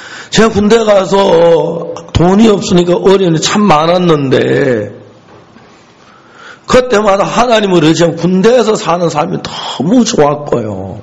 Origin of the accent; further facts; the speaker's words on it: Seonsan, North Gyeongsang, South Korea; 제 고향 선산은 여러분 고속도로 타고 내려가다 그 중부 고속도로에 선산 인터체인지가 있습니다. 아, 선산 휴게소가 있습니다.